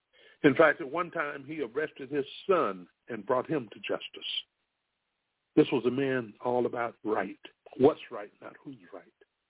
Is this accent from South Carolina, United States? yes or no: yes; South Carolina, United States; born there; I was born in South Carolina. I didn't see myself traveling much outside of that state.